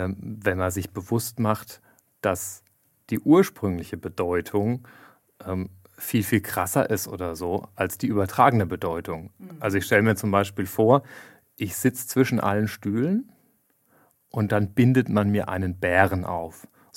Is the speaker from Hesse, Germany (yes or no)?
no; Rhineland-Palatinate, Germany; ich komme ja aus der Pfalz, da spricht man ja oft so ein bisschen derber auch, ein bisschen bodenständiger.